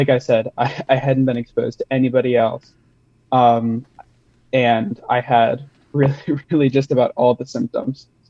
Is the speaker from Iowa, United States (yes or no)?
yes; Cedar Rapids, Iowa, United States; I'm from Cedar Rapids personally.